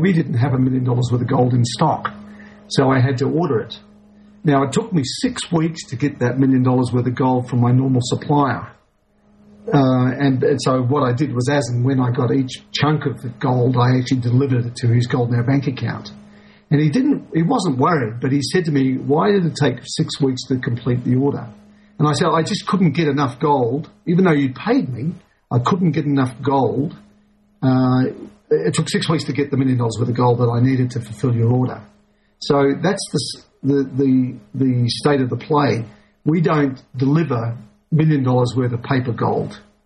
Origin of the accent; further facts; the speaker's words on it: Australia; born there; Even though I'm in Australia and I was born in Australia, I'm not an Australian citizen. I'm a tourist.